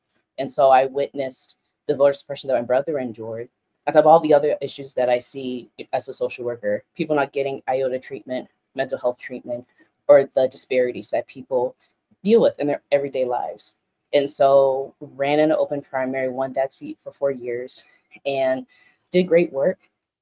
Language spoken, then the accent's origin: English; Milwaukee, Wisconsin, United States; born and raised in Milwaukee, come from a blended family, I wanted to do change.